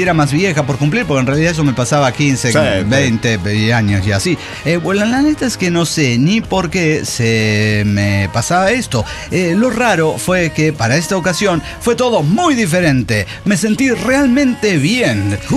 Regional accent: Monterrey, Nuevo León, Mexico; Soy de Monterrey

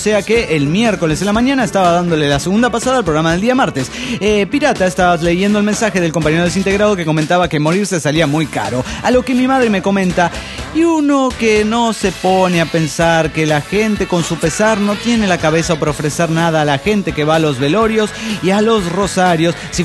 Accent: Mexico City, Mexico; Soy el demonio del DF mexicano.

